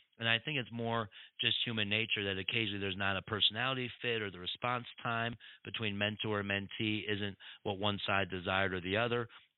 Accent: Ann Arbor, Michigan, United States; I had cancer as a 14-year-old growing up in Ann Arbor, Michigan.

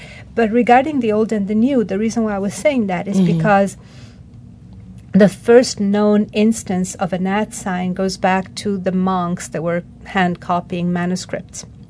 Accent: Milan, Lombardy, Italy; I grew up in Milan

